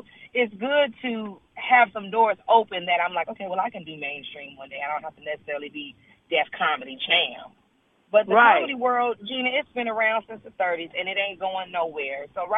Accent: California, United States; I'm from California.

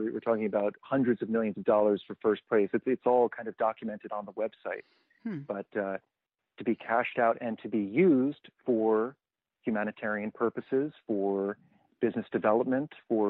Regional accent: New York City, New York, United States; I mean, I'm a New Yorker, right? You boil it down, I'm born in Manhattan, and it's just the nature of that island.

